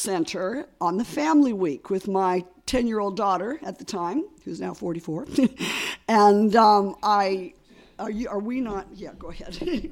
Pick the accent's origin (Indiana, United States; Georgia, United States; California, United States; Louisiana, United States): California, United States; I'm from California, you know, we say we're the muesli, we're the granola capital of the world, the muesli capital of the world, the fruits, nuts, and flakes, we're all there, and so that's where I grew up and came from